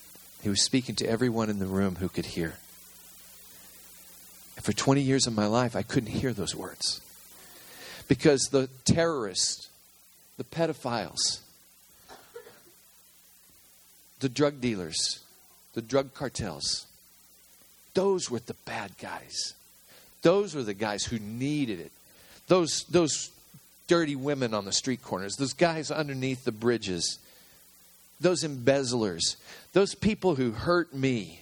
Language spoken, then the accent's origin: English; Arkansas, United States; Remember, I told you I'm from Arkansas, so that's a good Arkansas word.